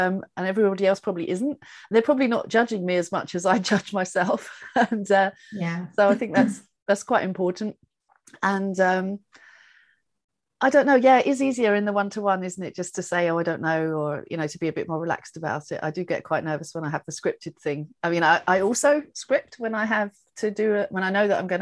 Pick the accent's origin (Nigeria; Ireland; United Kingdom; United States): United Kingdom; now in Germany; I'm a Brit living in Germany. I've been here for over 25 years now. And I live near Heidelberg in the south of Germany.